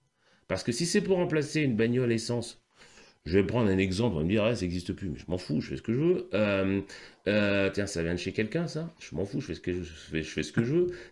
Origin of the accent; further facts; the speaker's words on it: Martinique, France; je suis martiniquais d'origine.